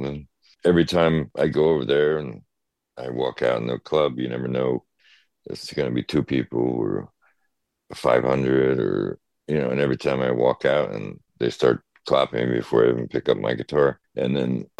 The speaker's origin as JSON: {"language": "English", "region": "New Jersey", "country": "United States", "tie": "born or raised there", "said": "You know, I remember going to 3 or 4 different big agents and growing up in Jersey"}